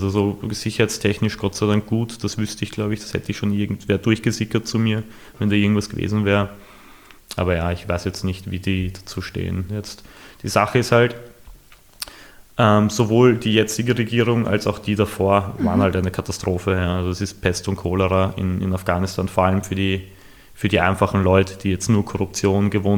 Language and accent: German; Vienna, Austria; Gut, ich bin im 22. aufgewachsen, meine Peer Group waren 11, 12-Jährige.